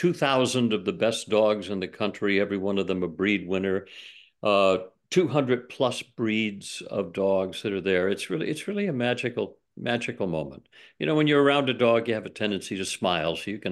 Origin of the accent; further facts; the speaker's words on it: New England, United States; also born or lived in Maine; I was born in Maine and grew up my whole life in and around New England.